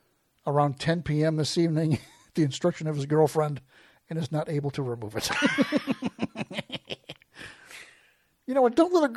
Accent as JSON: {"language": "English", "town": "South Bend", "region": "Indiana", "country": "United States", "tie": "born or raised there", "said": "So I grew up in South Bend, Indiana, and there was a video store down the road, across the highway from my dad."}